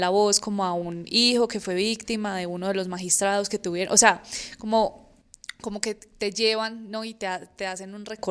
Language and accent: Spanish; Colombia; yo pues soy colombiana.